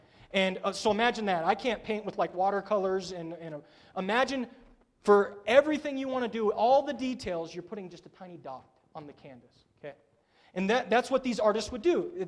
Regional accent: United States; You see, as American consumerists, we think essentially to ourselves, what can Christianity do for me?

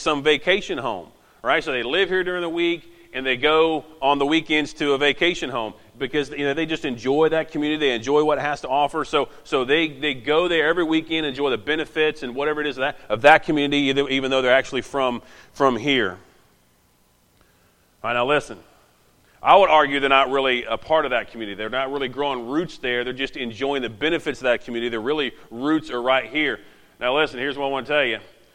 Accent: Indiana, United States; now in Virginia, United States; it seemed kind of weird for me to say I'm from Indiana anymore, because, well, I've lived in Virginia longer than I have in Indiana.

